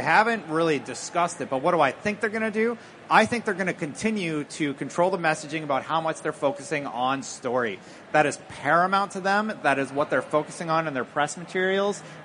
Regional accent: Canada; I'm from Canada.

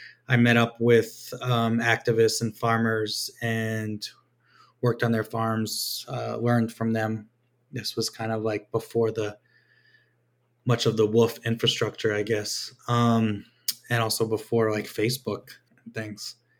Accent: New York, United States; But I would say that I grew up in New York and existed in that kind of typical suburban ecosystem back then

